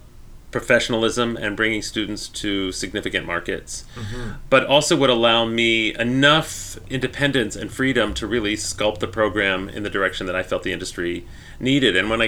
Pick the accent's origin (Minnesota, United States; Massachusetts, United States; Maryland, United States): Maryland, United States; I grew up in outside Washington, D.C. in Maryland and started very early.